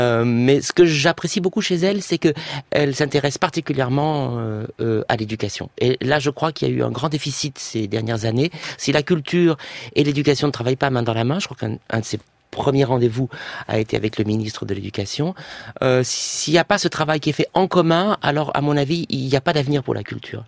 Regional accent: France; first language French; Moi, je suis français, absolument français, pas de doute, je parle français, ma langue c'est le français.

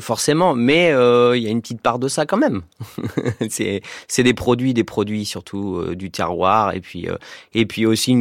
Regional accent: Nantes, Pays de la Loire, France; born there; Oui, je suis nantais. Je suis né à Nantes.

